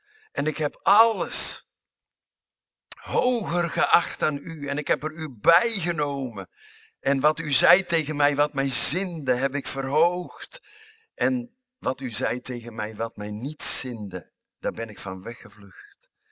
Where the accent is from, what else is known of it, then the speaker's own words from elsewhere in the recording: Netherlands; Ik ben zeer beperkt. Ik ben een Nederlander.